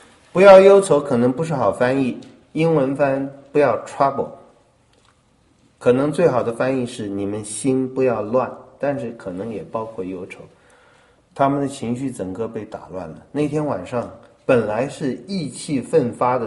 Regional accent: China; 然后我们中国人那句古文顿失所依

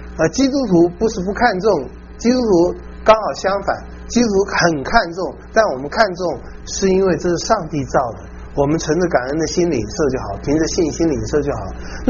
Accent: China; 我们中国人

